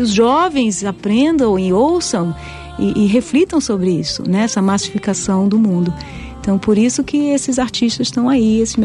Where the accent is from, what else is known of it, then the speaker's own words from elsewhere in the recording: Brazil; No caso, eu sou brasileira